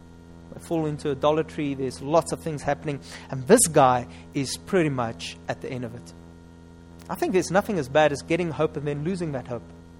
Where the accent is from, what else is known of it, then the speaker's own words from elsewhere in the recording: Upington, Northern Cape, South Africa; I'm from Upington. It's close to the Namib Desert. There's nothing there.